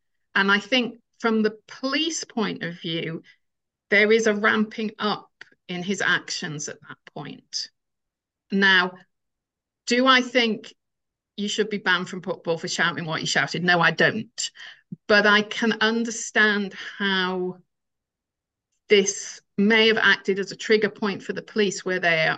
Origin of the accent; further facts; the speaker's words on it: Wales, United Kingdom; I can now say I'm from North Wales and people know what I mean.